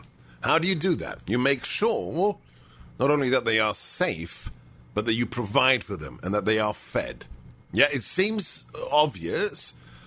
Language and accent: English; United States; Because I was so incensed by the story, thinking, yeah, I'm an American, this is wrong.